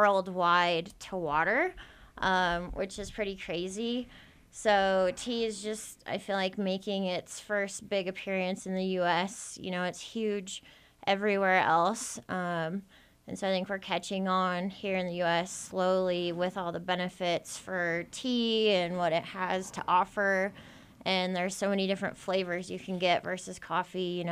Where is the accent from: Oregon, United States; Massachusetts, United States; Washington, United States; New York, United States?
Oregon, United States; I've lived in Utah for 11 years, and I'm originally from Oregon